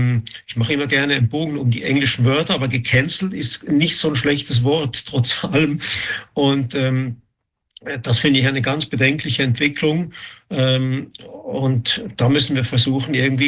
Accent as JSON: {"language": "German", "country": "Switzerland", "said": "das ist sicher auch bei uns in der Schweiz, wie auch in Deutschland."}